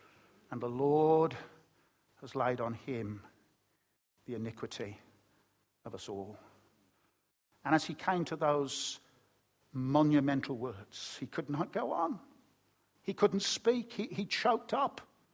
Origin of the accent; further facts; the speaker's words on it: Birmingham, West Midlands, United Kingdom; accent: Brummie; When I was a little boy growing up in Birmingham, you worked out I was a Brummie, didn't you?